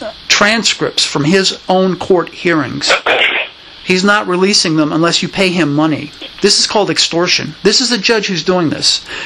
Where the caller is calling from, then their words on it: Sweetwater, Tennessee, United States; I'm calling from Sweetwater, Tennessee.